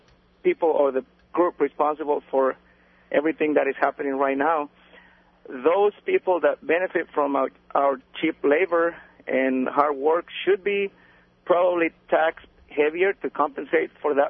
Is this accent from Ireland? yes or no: no; Mexico; moved away as an adult; now in United States; I was raised in Mexico until I was 18 years old. I had a full-time job before I left, and I have tried to enculture myself here